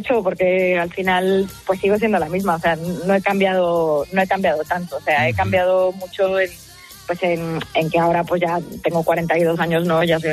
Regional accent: Las Rozas, Community of Madrid, Spain; born or raised there

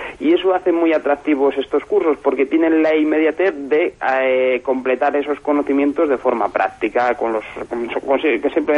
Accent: Segovia, Castile and León, Spain; aquí damos los cursos también en Segovia, yo además soy de Segovia

